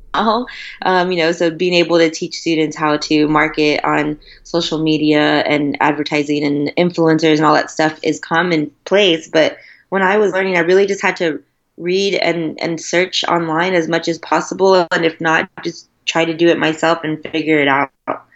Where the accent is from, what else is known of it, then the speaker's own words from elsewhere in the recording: San Antonio, Texas, United States; And I really wanted to help showcase all that was good here in my hometown of San Antonio.